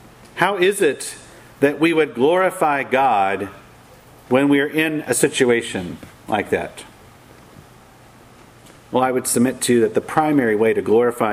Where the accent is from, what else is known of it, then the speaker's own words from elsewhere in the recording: Kentucky, United States; He was from California. I was from Kentucky.